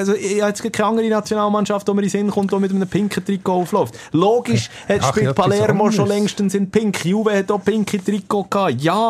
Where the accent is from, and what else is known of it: Switzerland